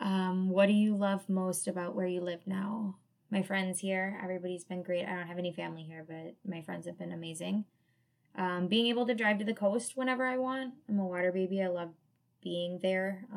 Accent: Wisconsin, United States; And I'm from Wisconsin. Like, I'm a cheese snob.

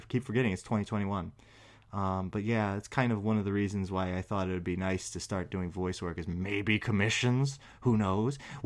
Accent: Illinois, United States; I'm from the Midwest. I was born in Illinois. I now live in Wisconsin.

